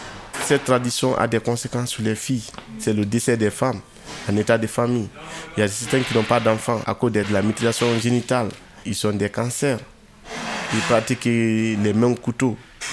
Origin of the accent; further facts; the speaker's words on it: Guinea; now in France; Moi, je suis de Guinée-Conakry. Je suis arrivé ici le 23 décembre 2022.